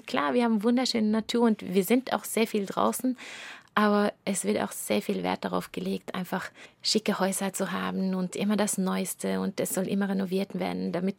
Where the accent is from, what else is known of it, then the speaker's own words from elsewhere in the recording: Norway; German is a second language; weil der Gebiet, wo ich aufgewachsen bin, in Norwegen, ist einfach sehr spießig.